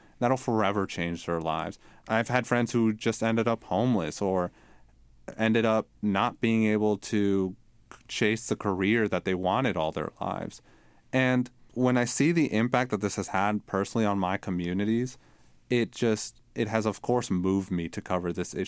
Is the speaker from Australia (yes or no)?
no; Ohio, United States; Yeah, so I'm from Ohio, which is now the state with the second highest drug overdose death rate in the country.